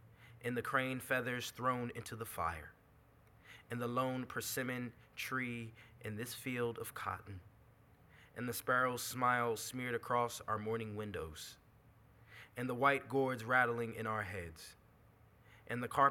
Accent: New Jersey, United States; now in Austin, United States; When I moved to Austin, Texas, I was raised in Jersey and then I moved to Texas.

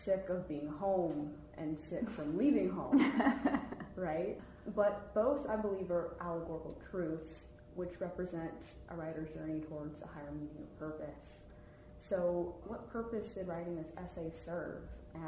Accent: Virginia, United States; I myself grew up in Southwest Virginia and identify as an Appalachian writer whose work is heavily informed by the region.

